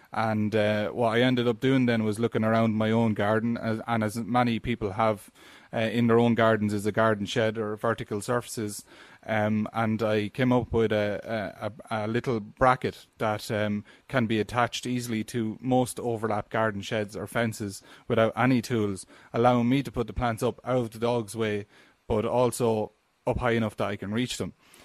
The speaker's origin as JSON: {"language": "English", "town": "Tullamore", "region": "Leinster", "country": "Ireland", "said": "I'm from Tullamore in County Offaly, and I'm living in a housing estate"}